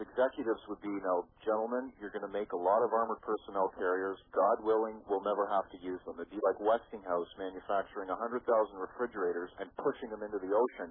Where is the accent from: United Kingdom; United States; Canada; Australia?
Canada; Right, and GM here in Canada, in my hometown actually, was awarded a $15 billion contract